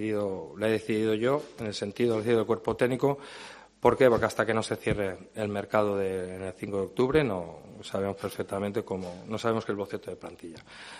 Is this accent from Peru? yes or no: no; Castellón, Valencian Community, Spain; born there; yo soy nacido en Castellón y soy adoptado en Málaga.